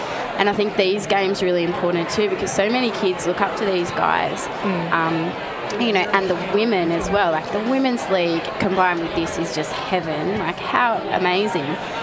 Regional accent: Frankston, Victoria, Australia; I'm from Frankston.

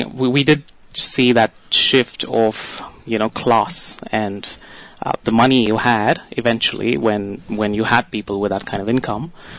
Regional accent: India; I think for me as an Indian, it would be easier to pick up Spanish to start with.

